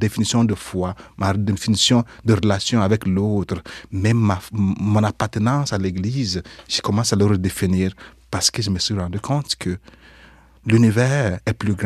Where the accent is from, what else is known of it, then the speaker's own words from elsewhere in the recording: Nigeria; C'est pas seulement ici, je connais cela même chez nous, au Nigeria ou en Afrique.